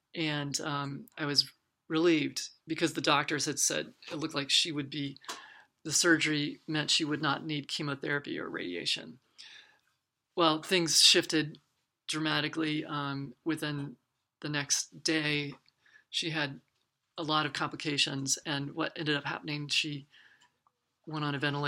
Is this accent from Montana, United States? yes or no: no; Amesbury, Massachusetts, United States; they had weekly classes in my hometown of Amesbury.